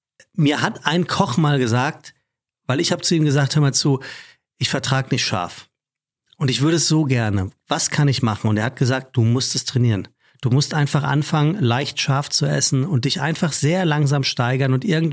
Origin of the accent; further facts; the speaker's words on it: Hesse, Germany; Ich komme aus dem Frankfurter Raum, da sagt man Pinzig.